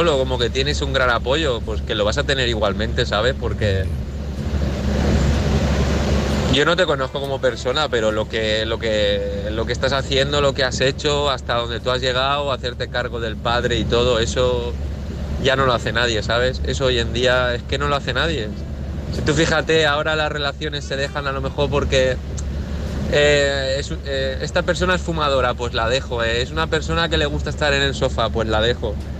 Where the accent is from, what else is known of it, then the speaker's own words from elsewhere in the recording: Valencia, Valencian Community, Spain; Estoy aquí, pues, en ruta. He salido de Barcelona y nada, voy para Valencia, para casa.